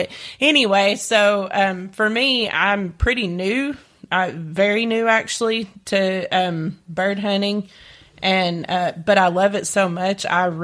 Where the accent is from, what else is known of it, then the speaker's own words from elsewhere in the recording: Tennessee, United States; moved away as an adult; So I grew up in East Tennessee.